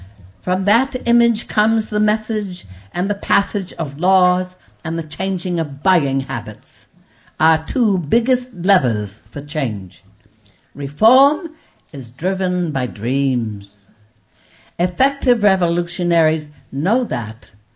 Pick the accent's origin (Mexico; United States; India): United States; As American, that is my favorite thing, the fact that we can hash it out peacefully and each come to a better understanding which will inform the way we think and the way we vote.